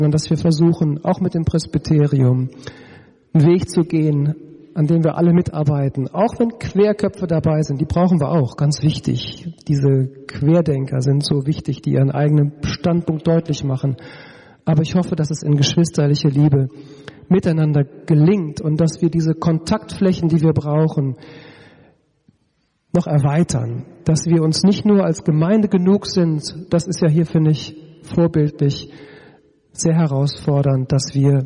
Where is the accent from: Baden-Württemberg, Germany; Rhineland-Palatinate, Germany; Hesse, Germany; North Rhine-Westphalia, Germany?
North Rhine-Westphalia, Germany; Ich konnte das ganz gut ertragen als Ostwestfale, da sagt man manchmal auch, was man meint.